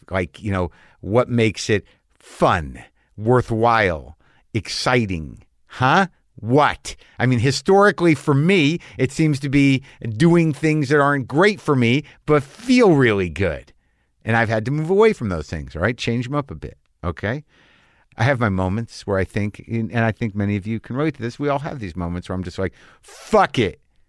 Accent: New Mexico, United States; I grew up in New Mexico. I remember the state fair, the rodeo

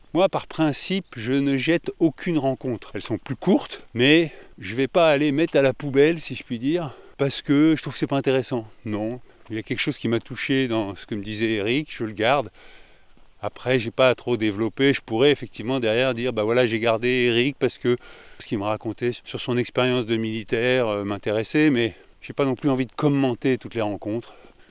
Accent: Île-de-France, France; je suis de la région parisienne.

